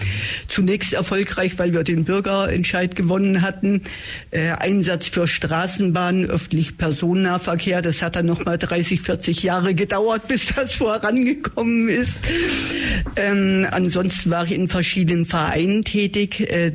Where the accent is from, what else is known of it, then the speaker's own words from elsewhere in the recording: Ulm, Baden-Württemberg, Germany; ich bin in Ulm aufgewachsen